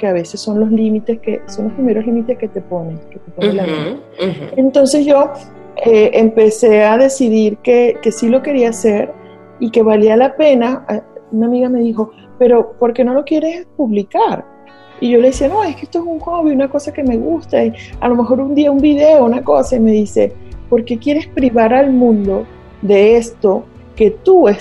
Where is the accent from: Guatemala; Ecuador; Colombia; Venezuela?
Venezuela; moved away as an adult; now in Mexico; yo, cuando salí de Venezuela, salí como licenciada en administración. Luego aquí en México me convertí en varias cosas